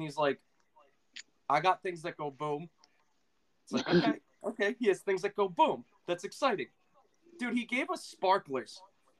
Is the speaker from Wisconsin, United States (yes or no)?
no; Massachusetts, United States; now in Huntington Beach, United States; I'm from Massachusetts. I live in California now, SoCal. I live in Huntington Beach, about 30 miles south